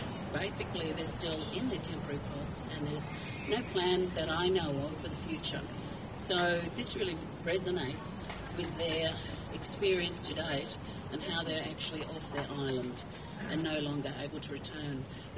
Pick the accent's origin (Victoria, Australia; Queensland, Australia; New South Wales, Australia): New South Wales, Australia; Mullumbimby; I'm from Mullumbimby, which is in the Northern Rivers